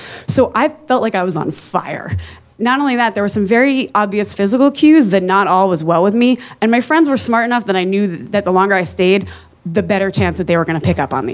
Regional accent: New Jersey, United States; I am from New Jersey. I know my way around a tan in a can.

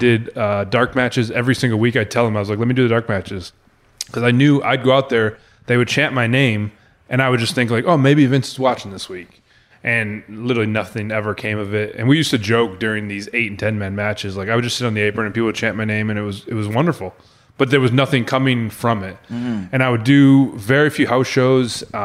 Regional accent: Rochester, New York, United States; And I was like, sir, I'm from Rochester, New York.

